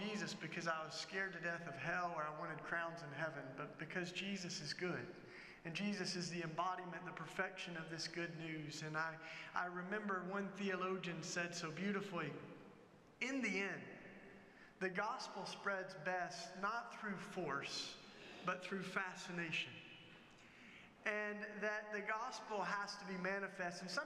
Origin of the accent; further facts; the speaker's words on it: Tennessee, United States; I grew up in Tennessee, and I grew up in the Bible Belt.